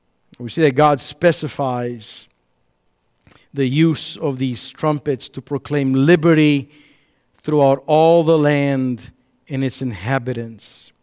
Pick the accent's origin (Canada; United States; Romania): Romania; I grew up back in Romania, and in our Baptist church